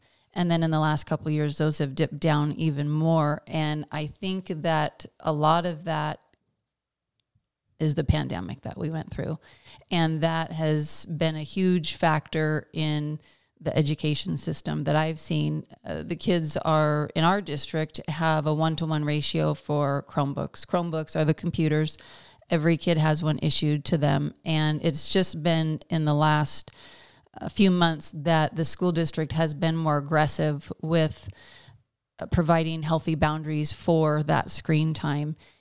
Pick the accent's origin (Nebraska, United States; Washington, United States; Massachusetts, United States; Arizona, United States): Washington, United States; Yakima; Well, I was raised in Yakima, as you mentioned, and I was largely raised by my mother and father until I was 10